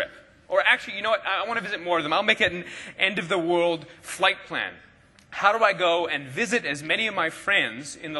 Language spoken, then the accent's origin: English; East Coast, Canada; I grew up on the East Coast of Canada. I went to school on the East Coast as well. I lived a couple different places on the West Coast.